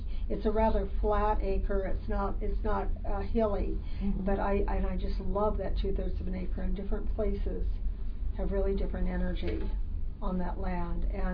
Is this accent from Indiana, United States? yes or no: no; Sebastopol, California, United States; because I grew up here in Sebastopol